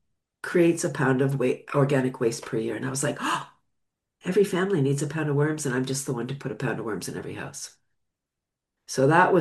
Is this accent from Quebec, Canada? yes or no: no; Toronto, Ontario, Canada; Yeah, so I'm located in Ontario, Canada, just north of Toronto, and I'm from Toronto.